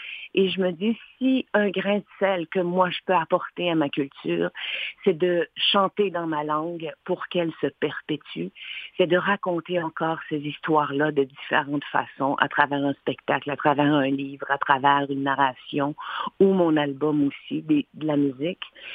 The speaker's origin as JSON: {"language": "French", "region": "Quebec", "country": "Canada", "tie": "born or raised there", "said": "je suis née au Québec, j'ai vécu toute ma vie au Québec. Et avec ces deux cultures-là qui m'habitent, en tant que Québécoise, en tant qu'Autochtone"}